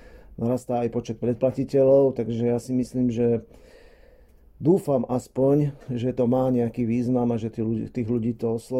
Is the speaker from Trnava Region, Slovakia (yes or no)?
yes; Stará Turá, Trnava Region, Slovakia; Tak pochádzam zo starej Turej